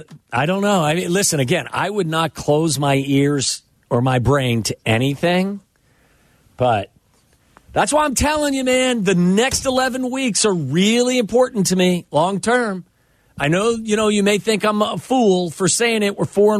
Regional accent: Cincinnati, Ohio, United States; Mo Cheeks and Dr. J were two of my favorite NBA players growing up in Cincinnati.

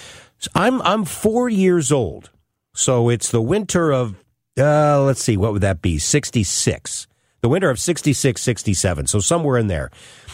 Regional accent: Florissant, Missouri, United States; I was the kid that who would go out and play with my friends up growing up in Florissant, North County, and the snow would come down, and we'd have a snow day.

